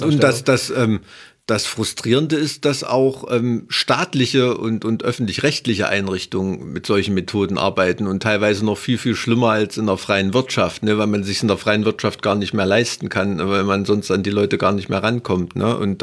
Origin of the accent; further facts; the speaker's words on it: Thuringia, Germany; Ja, ich komme aus dem Ilmtal.